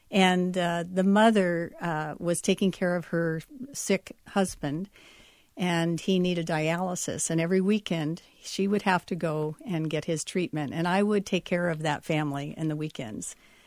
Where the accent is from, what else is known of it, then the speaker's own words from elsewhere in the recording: Washington, United States; and I grew up near Hanford Nuclear Power Plant in southeastern Washington.